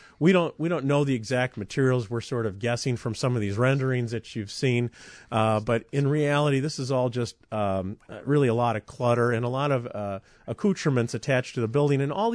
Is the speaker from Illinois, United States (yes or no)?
yes; Chicago, Illinois, United States; I remember the concerns about the Hancock Building as a kid growing up in Chicago in the shadow of it.